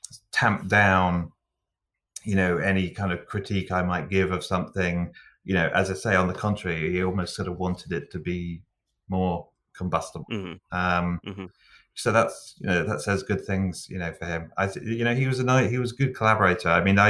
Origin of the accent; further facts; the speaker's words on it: England, United Kingdom; But being English too, and I definitely, I could kind of identify the still waters run deep syndrome